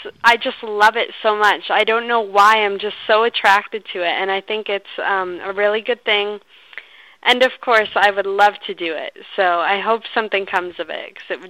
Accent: Ontario, Canada; I'm 16, and I'm from Ontario in Canada.

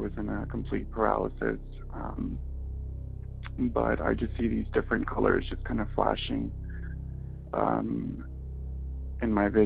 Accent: Los Angeles, California, United States; I'm from Los Angeles.

